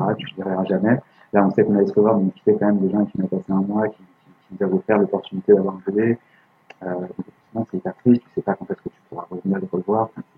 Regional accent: France; now in Canada; Nous, on se dit ok, puis on est français

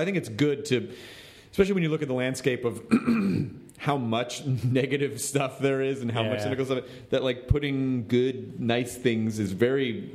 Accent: the South, United States; I was socially ostracized and tortured relentlessly growing up in the South.

